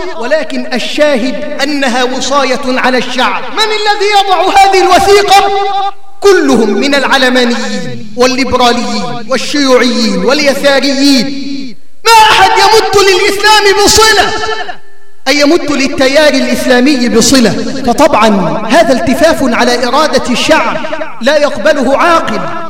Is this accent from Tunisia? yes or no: no; Egypt; بلدنا مصر